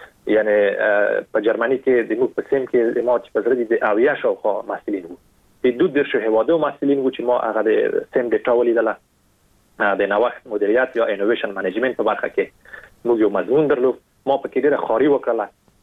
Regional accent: Afghanistan; او په دې باندې مې لیکلي وو چې زه د افغانستان یم

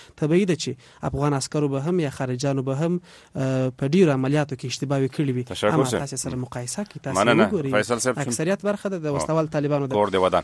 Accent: Kandahar, Afghanistan; زه خپل د کندهار یم، زه خپل د کندهار پنجوایی پیژنم،

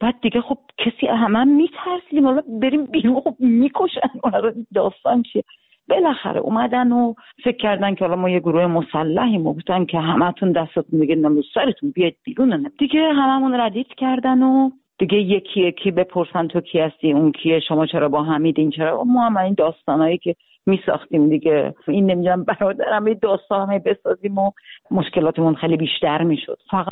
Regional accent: Iran; moved away as an adult; now in Germany; حالا خواهرم ترجمه میکنه دیگه، من سنگنوردم، تازه از ایران اومدم، یه 2-3 هفته است اومدم

